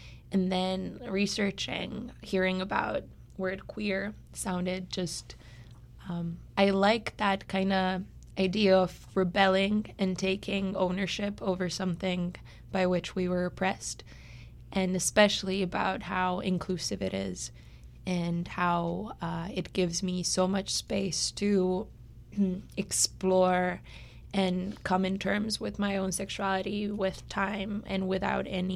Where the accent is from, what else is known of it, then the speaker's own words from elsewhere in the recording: Bosnia & Herzegovina; first language Bosnian; English is a second language; first I discovered, you know, my sexuality in my native language in Bosnian.